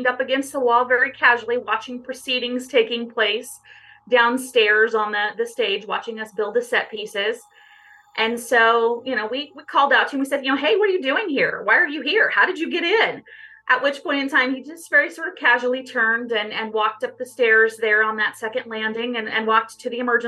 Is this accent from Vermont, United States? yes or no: no; Concordia, Kansas, United States; now in Concordia, United States; But Concordia is my hometown. Went away after I graduated from high school, went back east and went to school in a couple of different locations and kind of worked my way across. And kind of ended up trickling back to Concordia, back to my hometown as an adult